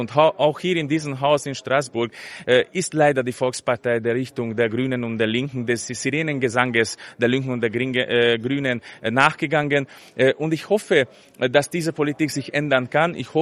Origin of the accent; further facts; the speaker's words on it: Hungary; Es ist nicht meine Aufgabe als Ungar zu entscheiden, wie die Gesellschaft sich in Deutschland oder Österreich oder sagen wir in Belgien aufstellen soll.